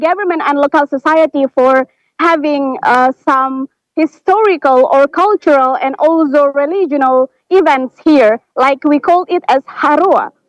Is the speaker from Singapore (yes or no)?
no; Baubau, Southeast Sulawesi, Indonesia; English is a second language; from Bau-Bau City, Southeast Sulawesi, Sulawesi Tenggara.